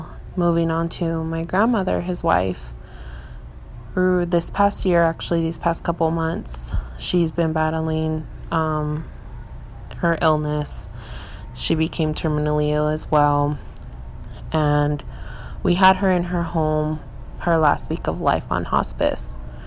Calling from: Yuma, Arizona, United States; I'm recording this from Yuma, Arizona.

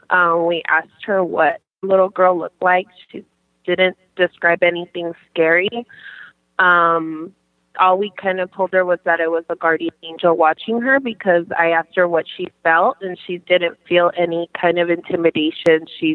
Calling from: Yuma, Arizona, United States; from Yuma, Arizona.

